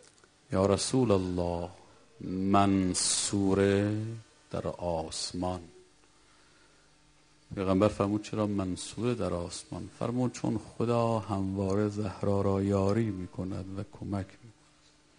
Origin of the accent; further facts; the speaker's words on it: Mashhad, Razavi Khorasan, Iran; ما بچه مشهدیم دیگه